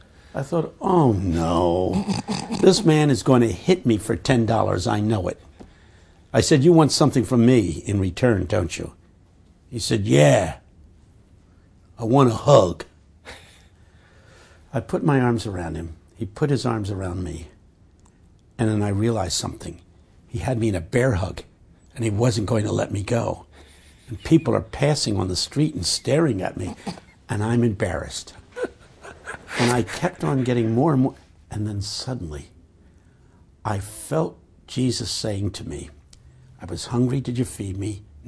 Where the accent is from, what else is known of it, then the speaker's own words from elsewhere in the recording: Philadelphia, Pennsylvania, United States; I come from Philadelphia in the United States.